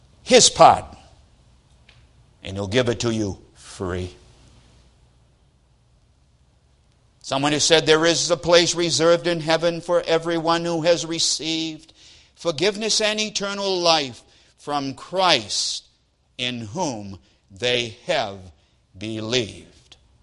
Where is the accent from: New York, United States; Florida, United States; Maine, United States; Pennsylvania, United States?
Maine, United States; Most of you know I come from Maine, have a home in Maine.